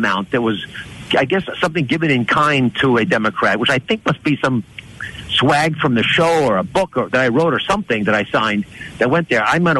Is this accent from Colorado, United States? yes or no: no; Kennett Square, Pennsylvania, United States; But I grew up just outside of Kennett Square, the mushroom capital of the world.